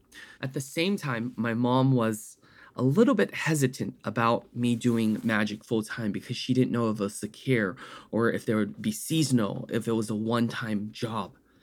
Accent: San Francisco, California, United States; I grew up in San Francisco and I went to University of California, Riverside.

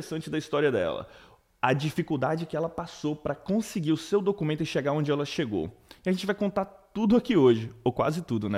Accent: Brazil; now in United States; sou brasileiro, imigrante e empreendedor nos Estados Unidos. Eu moro aqui há mais de 22 anos.

